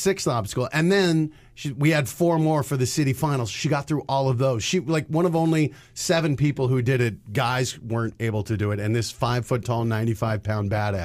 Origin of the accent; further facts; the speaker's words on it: Colorado, United States; I'll order like a Coors Light because I'm from Colorado and I like piss water.